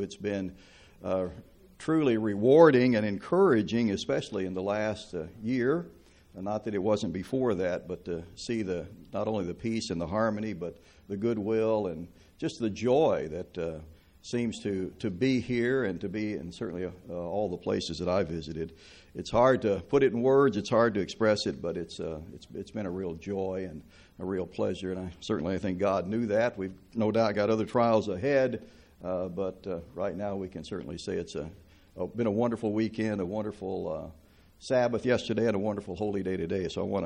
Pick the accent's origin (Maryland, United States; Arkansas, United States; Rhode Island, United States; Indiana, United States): Arkansas, United States; and I'm actually not from Texas. I'm from Arkansas.